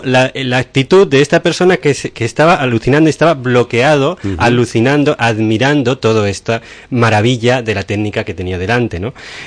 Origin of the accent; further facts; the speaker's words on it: Spain; Yo, como español